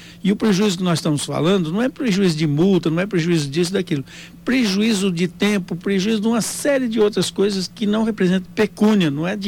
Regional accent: Dourados, Mato Grosso do Sul, Brazil; ah, você é de Dourados? Sou de Dourados.

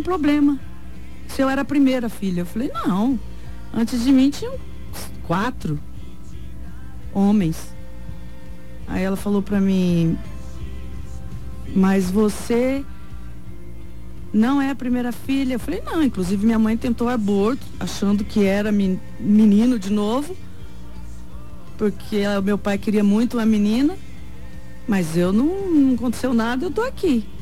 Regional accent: Laguna Carapã, Mato Grosso do Sul, Brazil; born there; foi onde eu nasci. Em Laguna Carapã eu nasci, no Carapã.

